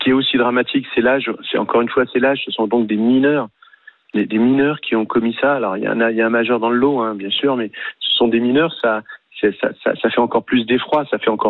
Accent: Viry, France; born there; je suis né à Viry.

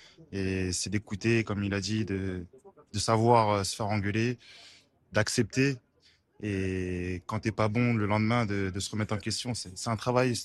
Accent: Paris, Île-de-France, France; je suis parisien.

